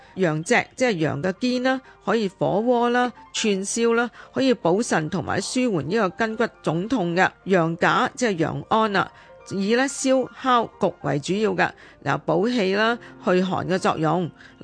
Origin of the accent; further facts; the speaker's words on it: Hong Kong; 至于我哋香港人或者广东人中意食嘅羊腩